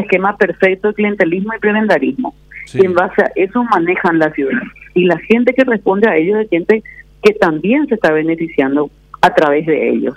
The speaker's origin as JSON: {"language": "Spanish", "region": "Alto Paraná", "country": "Paraguay", "tie": "born or raised there", "said": "quienes somos parlamentarios y somos oriundos, digamos, del Alto Paraná"}